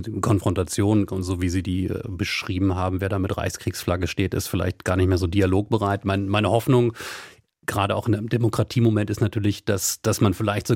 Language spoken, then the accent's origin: German; Lower Saxony, Germany; Ich habe als sozusagen Grenzwestdeutscher aufgewachsen an der Grenze Niedersachsen-Sachsen-Anhalt in den 90er Jahren so als Teenager